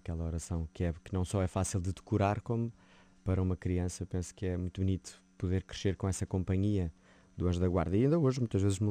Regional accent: Famões, Lisbon, Portugal; Sim, eu nasci em Lisboa e desde muito novo que moro em Famões, ali no Conselho de Odivelas, onde cresci, né, com a minha família, e de onde só saí para entrar no seminário. Portanto, a minha vida foi sempre aqui na Diocese de Lisboa.

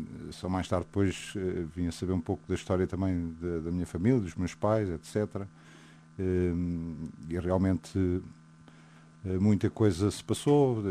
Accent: Lisbon, Portugal; also born or lived in Viseu / Mangualde; Saímos de Viseu, fomos para Mangualde, e depois rapidamente viemos para Lisboa quando eu tinha 4 anos de idade.

